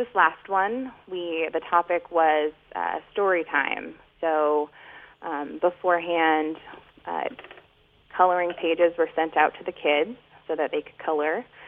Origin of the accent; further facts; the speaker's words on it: Ukiah, California, United States; I am Yokeo Pomo from Ukiah.